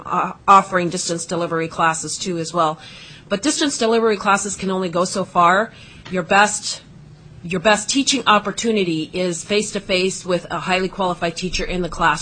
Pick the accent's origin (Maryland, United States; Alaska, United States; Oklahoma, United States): Alaska, United States; Kotzebue; I'm from Kotzebue.